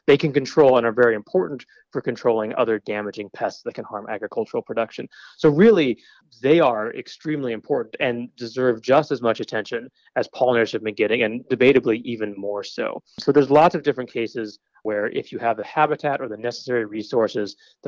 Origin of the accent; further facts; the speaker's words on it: Utah, United States; We grew up in Utah.